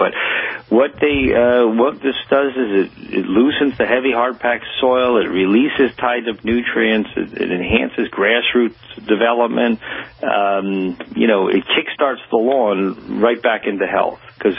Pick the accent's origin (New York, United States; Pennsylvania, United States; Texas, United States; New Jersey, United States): New Jersey, United States; And I'm of course from New Jersey